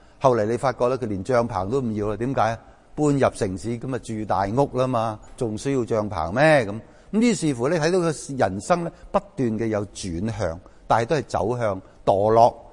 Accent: China; 我哋中国人都有呢句说话讲嘅，叫做咩？

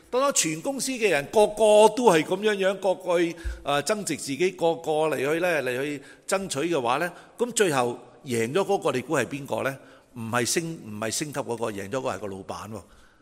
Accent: Guangdong, China; 或者我哋廣東人叫攤屍

